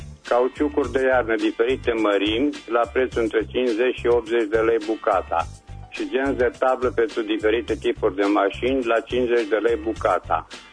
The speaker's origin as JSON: {"language": "Romanian", "town": "Reșița", "region": "Caraș-Severin", "country": "Romania", "said": "Bună ziua … sunt din Reșița"}